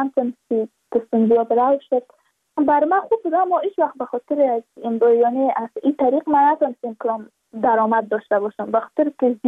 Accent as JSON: {"language": "Persian", "region": "Badakhshan", "country": "Afghanistan", "said": "چون ما از بدخشان هستیم، یعنی منطقای دور دستش،"}